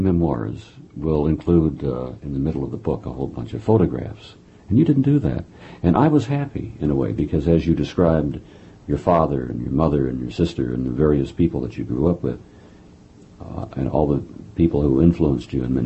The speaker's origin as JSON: {"language": "English", "region": "Midwest", "country": "United States", "said": "It was a comfortable middle-class childhood, although I'm from the Midwest."}